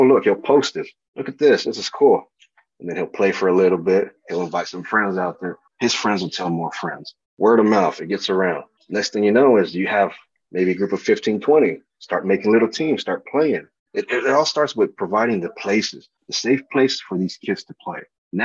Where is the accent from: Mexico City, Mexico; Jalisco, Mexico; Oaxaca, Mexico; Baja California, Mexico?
Mexico City, Mexico; I'm from Mexico City, but my family, my grandfather, they grew up in a smaller town